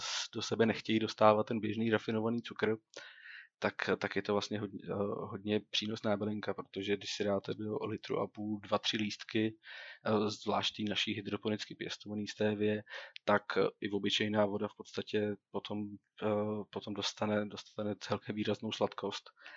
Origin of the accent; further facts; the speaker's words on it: Plzeň, Plzeň Region, Czechia; protože my jsme z Plzně a k nám se sem třeba moc nevozí produkce z Polska